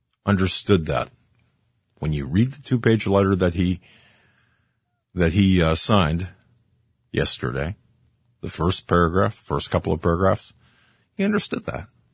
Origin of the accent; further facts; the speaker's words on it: Pennsylvania, United States; For example, Pennsylvania, my home state